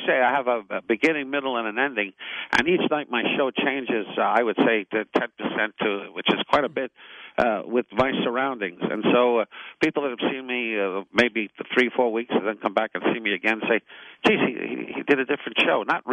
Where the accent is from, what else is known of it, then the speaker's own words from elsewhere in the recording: New York, United States; He's from the Midwest, and I'm from New York.